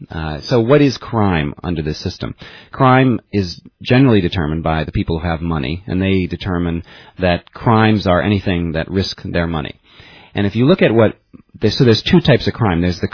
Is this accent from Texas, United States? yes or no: no; Oakland, California, United States; I come from Oakland. In Oakland, the murder rate this year is about twice as high as it was last year.